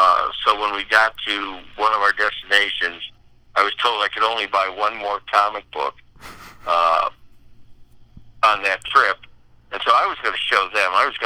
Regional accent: Cleveland, Ohio, United States; I grew up in Cleveland, a very segregated city.

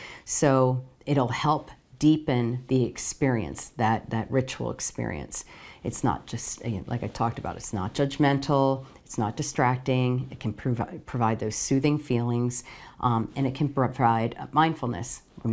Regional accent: East Coast, United States; And B, because I'm from the East Coast, but I started doing this stuff when I was on the West Coast where it was warm on Christmas

